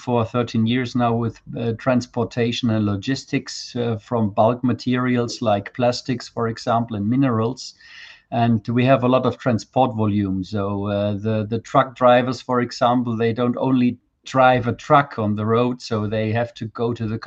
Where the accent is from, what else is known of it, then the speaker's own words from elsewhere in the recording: Germany; I'm from Germany